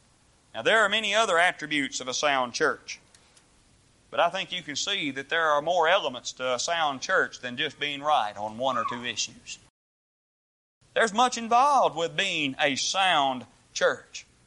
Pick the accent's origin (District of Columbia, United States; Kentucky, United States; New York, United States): Kentucky, United States; Barwalla; when I was much younger and I was a boy growing up in, a boy growing up in Barwalla, Kentucky